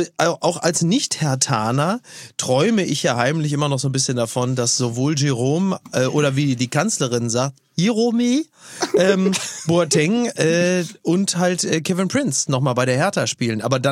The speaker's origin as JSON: {"language": "German", "country": "Romania", "said": "sondern ich bin Rumäne."}